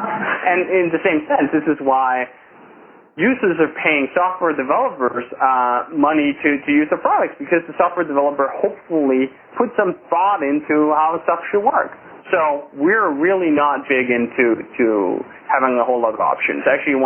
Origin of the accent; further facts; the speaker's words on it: Denmark; moved away; Actually, this is one of the bits I always play of when I came here from Denmark about 3 years ago.